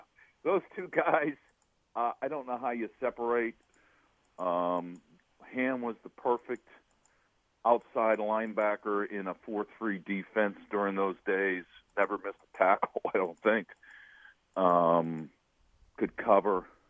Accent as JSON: {"language": "English", "town": "Cornwall", "region": "Pennsylvania", "country": "United States", "tie": "born or raised there", "said": "We moved when I was seven, so I grew up in a little town called Cornwall, Pennsylvania, in Lebanon County, Joe."}